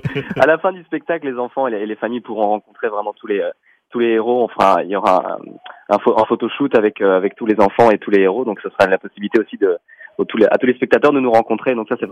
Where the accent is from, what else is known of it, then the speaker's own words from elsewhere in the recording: Brussels, Brussels-Capital Region, Belgium; Moi je suis de Bruxelles